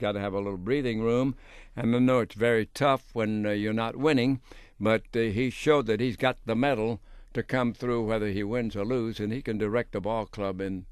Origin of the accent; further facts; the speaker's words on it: Michigan, United States; I'll still be with you living my life in Michigan, my home state, surrounded by family and friends.